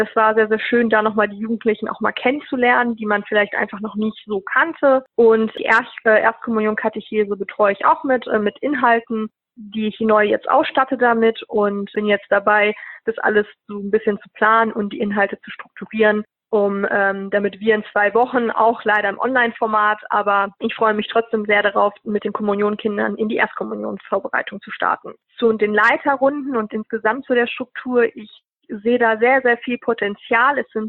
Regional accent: Dortmund, North Rhine-Westphalia, Germany; Also ich bin 24 Jahre alt. Ich komme aus Dortmund, also bin im Ruhrgebiet aufgewachsen

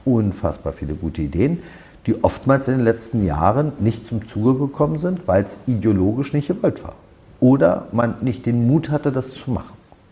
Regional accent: Germany; weil ich will tatsächlich was bewegen für diese Stadt. Das ist meine Heimatstadt.

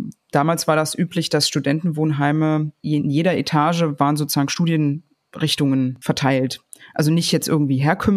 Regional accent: Berlin, Germany; ich komme aus Berlin

